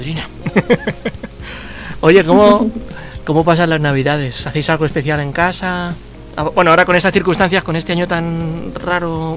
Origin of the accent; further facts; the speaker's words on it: Spain; yo soy español, pero no, de corazón colombiano.